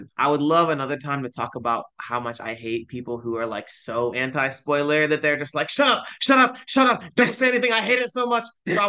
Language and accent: English; Springfield, Illinois, United States; especially growing up in Springfield, Illinois, which is between Springfield, which is between St. Louis and Chicago.